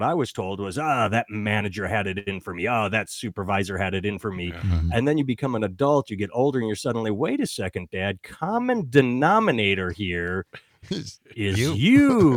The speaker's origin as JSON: {"language": "English", "town": "Madison", "region": "Wisconsin", "country": "United States", "tie": "born there", "lives_now": "Iowa City, United States", "said": "Because I was born in Madison. I now live in Iowa City. It's like a mini Madison, same sort of college vibe, but smaller."}